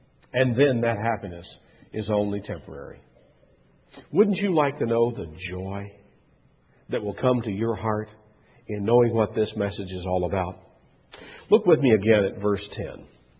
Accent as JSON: {"language": "English", "region": "Kentucky", "country": "United States", "said": "particularly Philadelphia and up into my home state of Kentucky"}